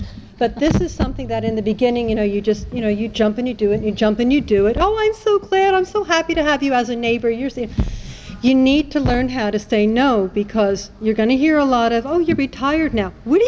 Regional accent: United States; moved away as an adult; now in France; because I realized, for one thing, being American, I was going to stay here.

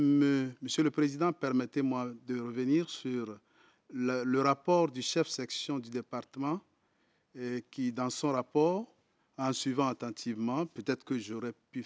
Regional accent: Togo; Je viens fraîchement du Togo.

